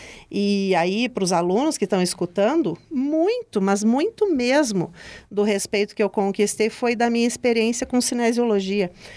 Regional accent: Brazil; Mas eu tenho muito orgulho de, como brasileira, estar nessa posição

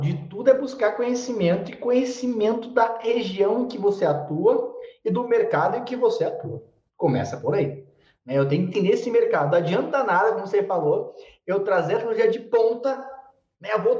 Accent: São Paulo, Brazil; now in Curitiba, Brazil; eu sou de São Paulo, eu sou paulista.

